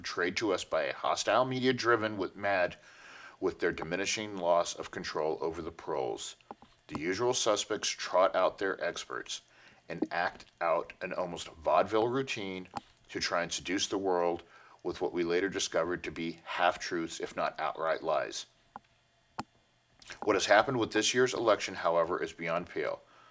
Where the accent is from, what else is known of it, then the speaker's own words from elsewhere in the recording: Oklahoma, United States; I was born and raised in Oklahoma, and my family has been putting sweat and dirt in the dirt of this country somewhere or another since the founding.